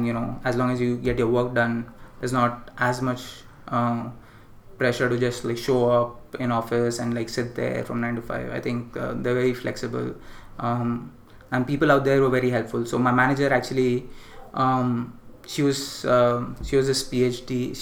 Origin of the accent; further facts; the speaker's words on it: India; so I grew up in India, so I like a lot of like Bollywood music